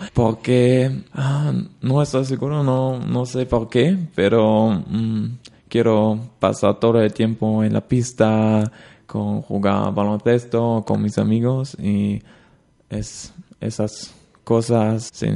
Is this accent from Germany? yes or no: yes; Dortmund, North Rhine-Westphalia, Germany; Spanish is a second language; now in Spain; Sí, yo soy de Alemania, de una ciudad muy, muy fea de Alemania. Se llama Dortmund.